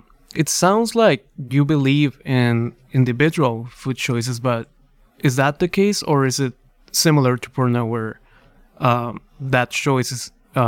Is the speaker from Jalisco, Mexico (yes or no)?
no; Ciudad Juarez, Chihuahua, Mexico; When I was younger, you know, I grew up in Ciudad Juarez, which is right across the border of El Paso.